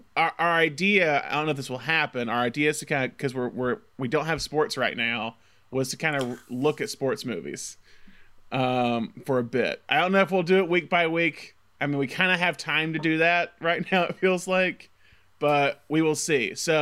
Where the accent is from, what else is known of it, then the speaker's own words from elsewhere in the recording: Alabama, United States; growing up in Alabama, you pick one of the you pick University of Alabama or Auburn.